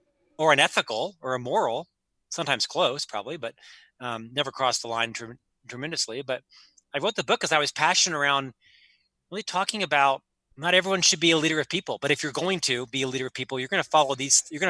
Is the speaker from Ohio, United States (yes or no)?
no; Florida, United States; I'm from Central Florida. And so I spent 4 years at Disney.